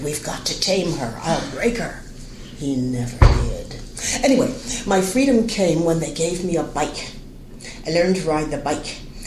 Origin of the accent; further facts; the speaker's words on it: Chestnut Hill, Pennsylvania, United States; born there; I was born in Chestnut Hill, PA, 1937, and that's where my grandparents lived, and my mother.